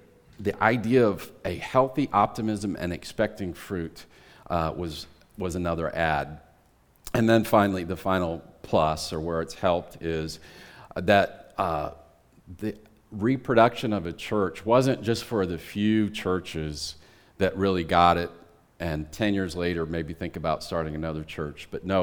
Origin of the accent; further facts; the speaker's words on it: United States; and I'm from America, for crying out loud.